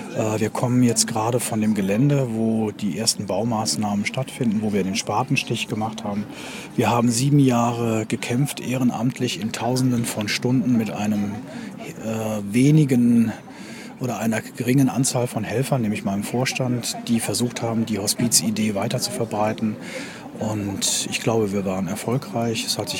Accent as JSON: {"language": "German", "region": "Rhineland", "country": "Germany", "said": "Als Rheinländer"}